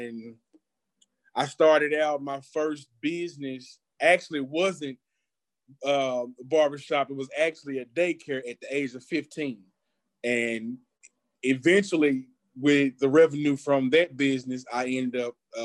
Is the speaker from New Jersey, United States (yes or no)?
no; West Helena, Arkansas, United States; I come from a small town. It's one of the most violent cities in the state of Arkansas. I'm from West Helena, Arkansas. It's nothing there to do.